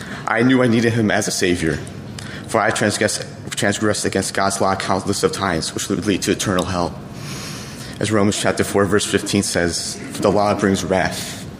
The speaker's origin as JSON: {"language": "English", "town": "Chicago", "region": "Illinois", "country": "United States", "tie": "born there", "said": "I was born in Chicago, Illinois, into a Greek Orthodox family."}